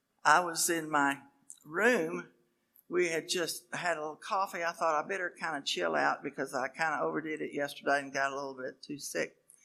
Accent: Lubbock, Texas, United States; born there; I was born in Lubbock, Texas. I heard a few sneers when they said Texas. And let me tell you, don't sneer around me, son. I love Texas. I love my home.

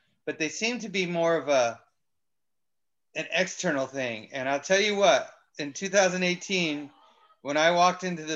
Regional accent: Elk Grove, California, United States; also born or lived in San Diego; I'm from Elk Grove. Actually, Elk Grove, just out of Sacramento. Just moved up here last year. Lived in San Diego most of my life.

